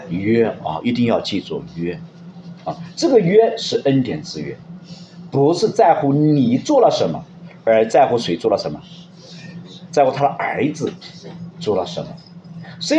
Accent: China; 当然我们这个我们中国人跟爱跟约没有多大，没根本打不到边。

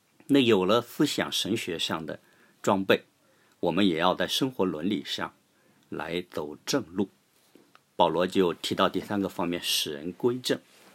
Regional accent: China; 我们中国人也常说啊

